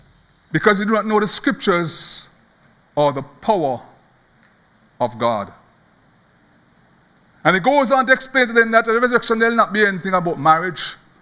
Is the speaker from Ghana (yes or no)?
no; Jamaica; I'm from Jamaica